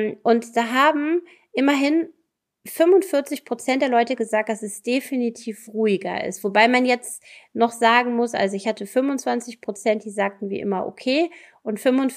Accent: Solingen, North Rhine-Westphalia, Germany; ich komme ja aus Solingen in NRW

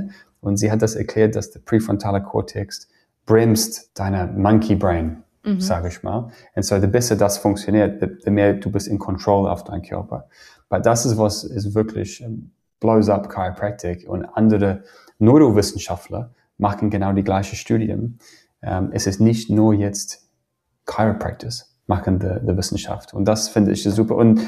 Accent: New Zealand; German is a second language; moved away as an adult; now in Germany; weil ich war aus Neuseeland.

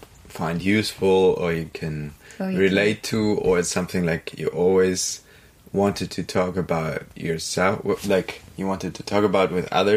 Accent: Freiburg, Baden-Württemberg, Germany; My childhood, I grew up in Freiburg

